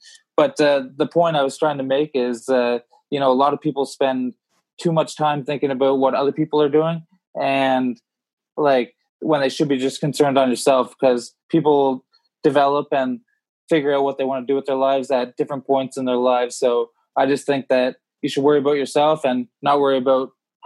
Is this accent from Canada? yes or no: yes; Halifax, Nova Scotia, Canada; We're tied up in my hometown of Halifax